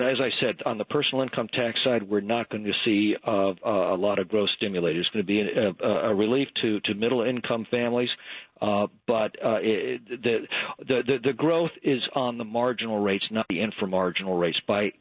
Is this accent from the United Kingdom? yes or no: no; California, United States; I mean, obviously, I'm a Californian. I pay California taxes and California prices.